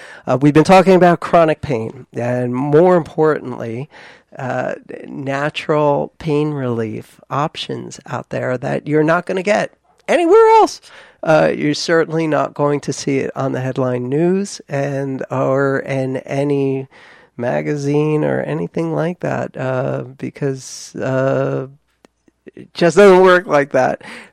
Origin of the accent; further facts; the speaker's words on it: New Jersey, United States; And what really, really gets my Jersey. I'm from Jersey. So sometimes it comes out.